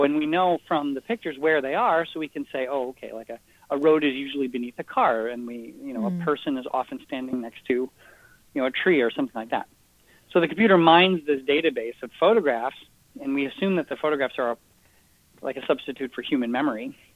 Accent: United States; now in Canada; So if I live in Canada and, you know, and I'm an American.

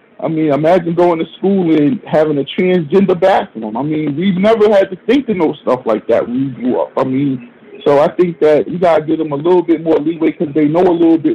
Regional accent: New Jersey, United States; it's nothing like where I grew up in Jersey, which was way worse, I think. But you know, at least we had houses

